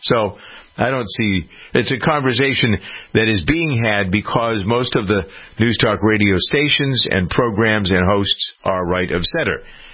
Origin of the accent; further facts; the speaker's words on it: Boston, Massachusetts, United States; And because I'm from Boston, I know that the Herald, which is a tabloid, is much more to the right than the Globe is.